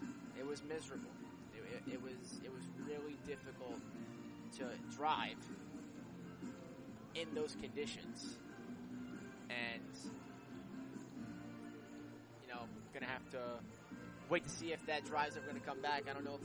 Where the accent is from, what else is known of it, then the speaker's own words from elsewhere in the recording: New York, United States; I know I'm from Long Island. Took 9.5-hour drive here just before Memorial Day.